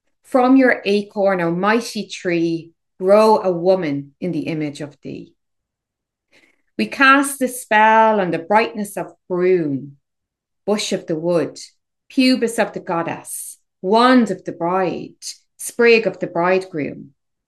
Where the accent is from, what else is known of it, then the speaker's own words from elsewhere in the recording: Ireland; And obviously I am Irish. But I also have a little bit of Welsh ancestry, I will have you know.